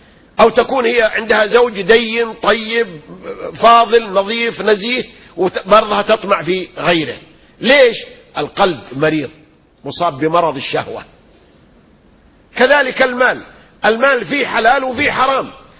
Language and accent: Arabic; Saudi Arabia; عندنا في السعودية